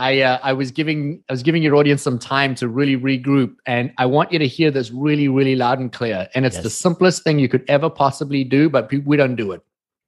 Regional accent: South Africa; now in United States; Now, I came from South Africa. If you guys didn't get the accent, not from America, but I'm American today.

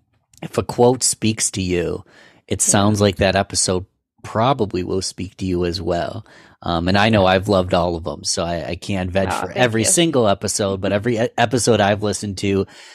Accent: New York, United States; We are both from New York, so that's context for international listeners or anywhere in the United States.

